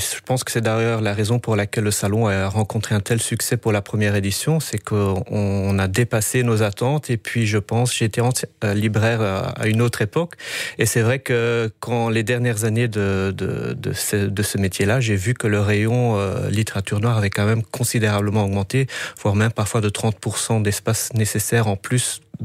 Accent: Belgium; J'ai tendance, en tant que Belge, à dire oui

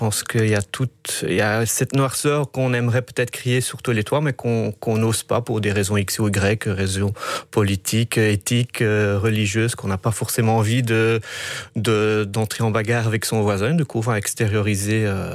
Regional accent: Belgium; J'ai tendance, en tant que Belge, à dire oui

